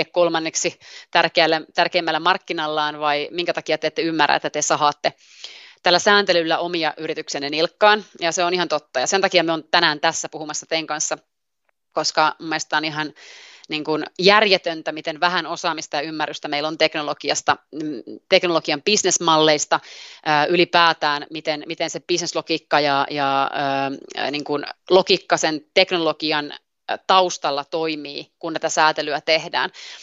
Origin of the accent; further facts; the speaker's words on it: South Karelia, Finland; accent: South Karelian dialect; ja sielläkin ne vähän nikotteli tätä minun Etelä-Karjalan murretta